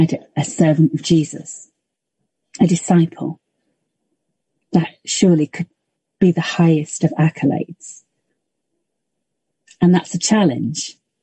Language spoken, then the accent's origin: English; Yorkshire and the Humber, United Kingdom; I'm a Yorkshire woman. Very important.